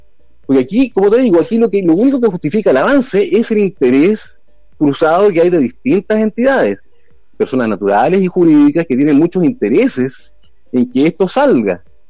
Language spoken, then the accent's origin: Spanish; Chile; nos preocupa a nosotros como chilenos, como ciudadanos.